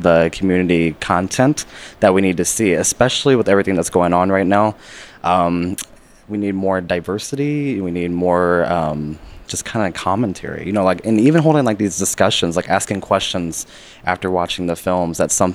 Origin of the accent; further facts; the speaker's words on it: Kansas City, United States; moved away as an adult; now in Minneapolis, United States; I'm originally from Kansas City, but moved up to Minneapolis back in December.